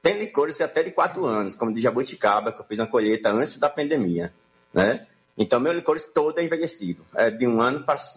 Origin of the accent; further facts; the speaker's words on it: Vale do Capão, Bahia, Brazil; E nasci aqui no Vale do Capão, né?